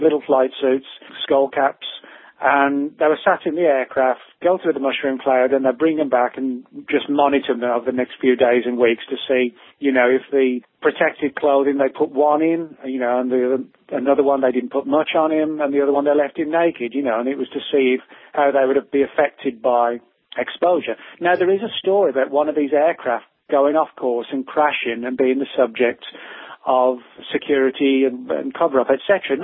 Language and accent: English; United Kingdom; where I grew up in Britain